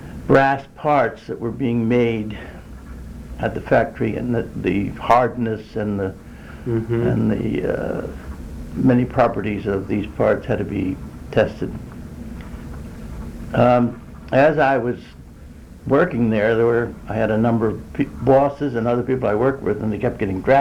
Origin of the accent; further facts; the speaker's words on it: Bridgeport, Connecticut, United States; I was born in Bridgeport, Connecticut in 1925, January 1925, and went to school there, and grammar school, and then I went to high school also in Bridgeport